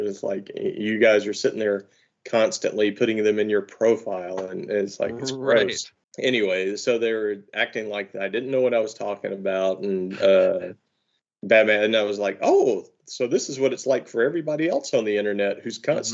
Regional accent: North Carolina, United States; And I'm like, one, I'm from North Carolina.

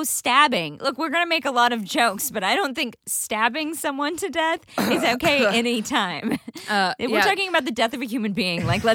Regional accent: Ireland; I'm Irish also, by the way.

